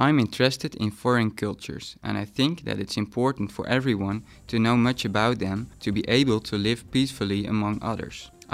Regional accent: Netherlands; English is a second language; moved away as an adult; now in Berlin, Germany; I am from the Netherlands and now I'm in Berlin to improve my German.

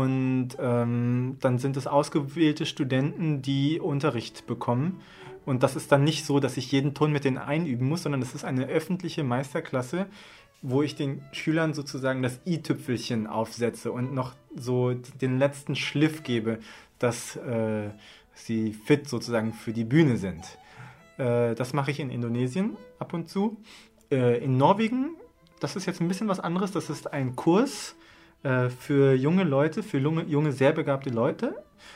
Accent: Berlin, Germany; born there; Und ich bin in Deutschland, in Berlin geboren. Der Großvater mütterlicherseits, Udin Wijaya, ist ein relativ bekannter Komponist in Indonesien

